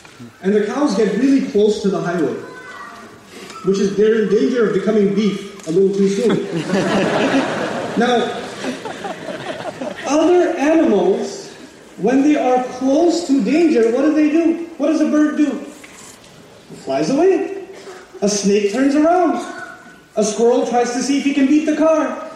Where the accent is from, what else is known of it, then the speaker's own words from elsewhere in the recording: Texas, United States; English is a second language; So I turned around and said, I'm from Texas.